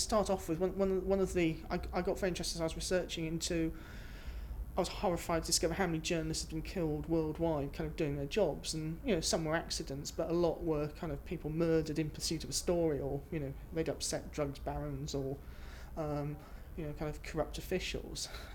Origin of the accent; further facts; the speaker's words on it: Cheltenham, South West England, United Kingdom; I'm 46 and I come from Cheltenham in Gloucestershire.